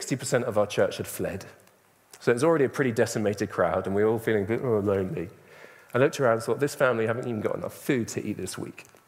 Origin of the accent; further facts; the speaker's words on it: England, United Kingdom; As English people, I think our national pastime is moaning, isn't it?